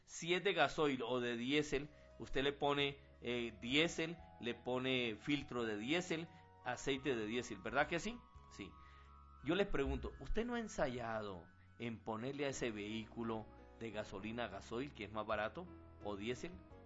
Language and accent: Spanish; Colombia; now in Dominican Republic; me quedé como misionero allá en República Dominicana. Ya juramenté, ahora en el año 2000 soy colombo dominicano.